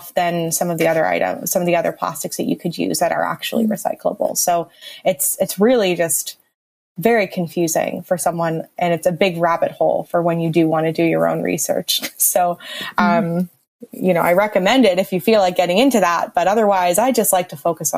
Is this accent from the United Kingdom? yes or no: no; Newfoundland and Labrador, Canada; growing up in Newfoundland, even I remember when I lived in Newfoundland, you know, in high school, everything just went in the garbage.